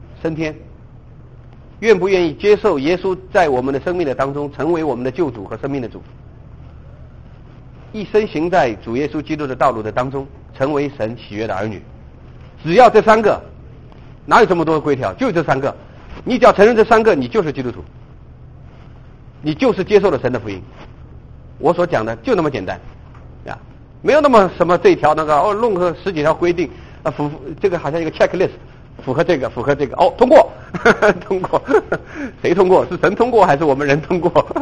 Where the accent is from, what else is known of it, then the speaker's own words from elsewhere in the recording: China; 我跟大家讲一个中国人的一个普遍的一个现象，你们看看是不是同意？你如果同意这个现象，我可以告诉你，只要是人，只要是中国人，我们也会在